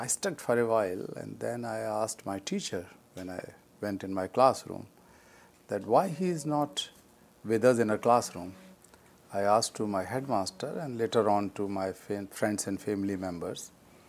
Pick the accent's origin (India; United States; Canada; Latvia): India; I am an anti-child labor, anti-child slavery activist, education activist, and I come from India.